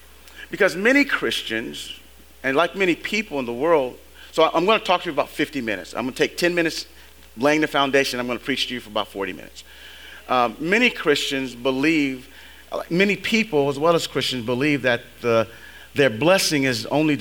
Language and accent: English; San Francisco, California, United States; That's a street I grew up on in San Francisco.